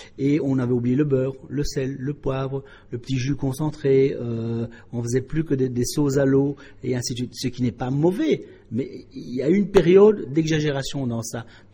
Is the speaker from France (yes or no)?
no; Belgium; On oublie qu'on est belge, et le grec revient avec ses origines